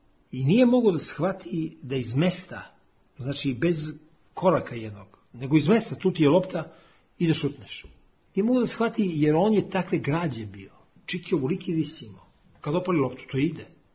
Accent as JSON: {"language": "Serbian", "country": "Serbia", "said": "mi smo Srbi"}